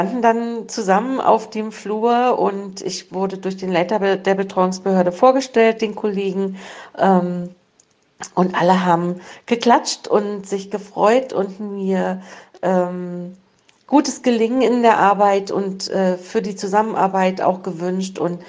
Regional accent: East Germany, Germany; Ich bin ja in der DDR groß geworden.

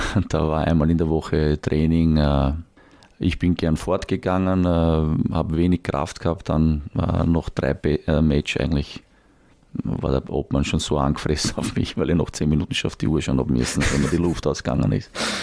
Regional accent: Vienna, Austria; accent: Viennese; Ich bin aufgewachsen in Kaisermühlen, bin ein richtiger Kaisermühlner. Darum rede ich halt auch so ein bisschen kaisermühlnerisch, wienerisch

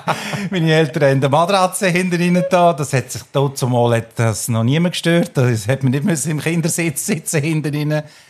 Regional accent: Lucerne, Switzerland; Ich bin Innerschweizer. Ich bin in Luzern aufgewachsen. Und meine Mutter ist Holländerin, mein Vater ist Italiener und ich bin so ein Gastarbeiterkind eigentlich.

